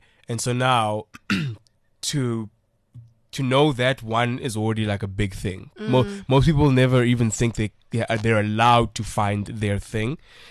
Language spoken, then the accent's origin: English; Mount Fletcher, Eastern Cape, South Africa; also born or lived in Durban; Home was always in Mount Fletcher in the Eastern Cape. But we went to school in Durban.